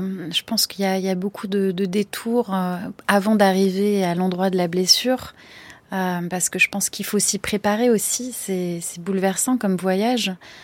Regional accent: France; parce que j'ai grandi en France et c'est dans ce pays que je suis ancrée et où je vis au quotidien.

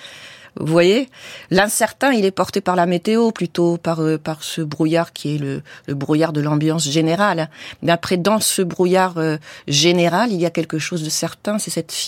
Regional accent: Paris, Île-de-France, France; born there; Paris, je suis née à Paris. J'y ai pas vraiment vécu, mais je l'ai parcouru dans tous les sens depuis que je suis née.

